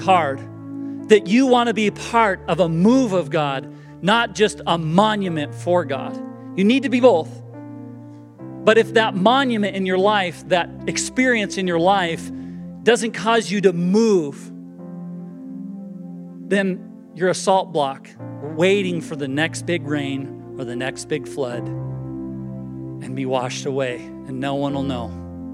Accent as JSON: {"language": "English", "region": "Idaho", "country": "United States", "said": "We're from Idaho, so we know how to eat potatoes here."}